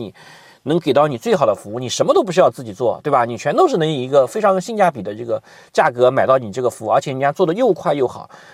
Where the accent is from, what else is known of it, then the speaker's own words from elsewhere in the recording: China; 我觉得如果就像我们中国人啊，在国内的话还是更加容易被别人尊重吧